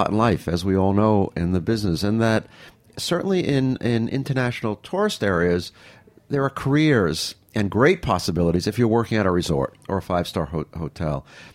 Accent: New York, United States; And as I'm not shy to tell, you can probably tell I'm a New Yorker, born and raised, and I benefit and suffer from all that goes with that.

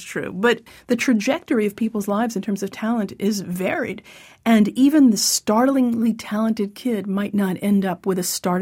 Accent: Syosset, New York, United States; I grew up on Long Island in Syosset, and all, otherwise known by its Native American name, Exit 43.

